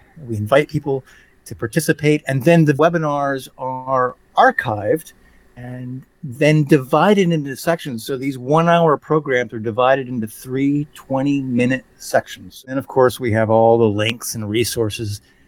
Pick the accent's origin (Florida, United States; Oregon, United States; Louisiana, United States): Florida, United States; Sarasota; I grew up on the Gulf of Mexico in Sarasota, Florida, and it influenced me in ways that I can't even completely understand